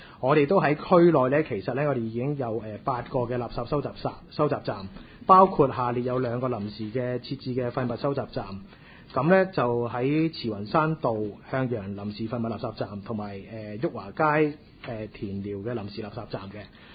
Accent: China; 我哋中國人一個好好嘅習俗啊

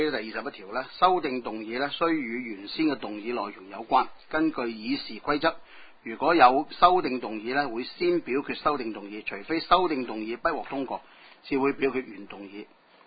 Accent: Hong Kong; 咁啊这个都是我们香港人从未试过

